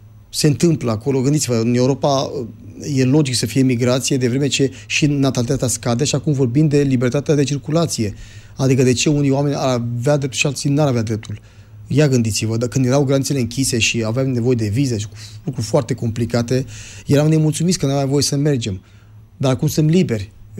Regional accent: Romania; Și noi suntem românii, sunt plecați mulți români în afara țării și nu toți au făcut cinste României acolo unde au mers.

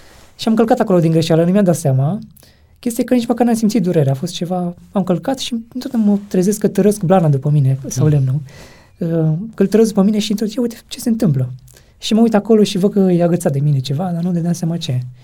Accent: Olt County, Romania; Eu sunt din Olt, deloc.

